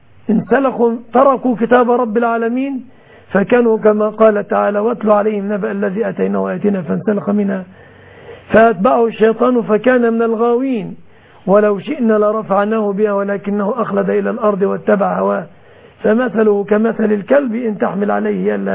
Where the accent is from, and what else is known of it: Egypt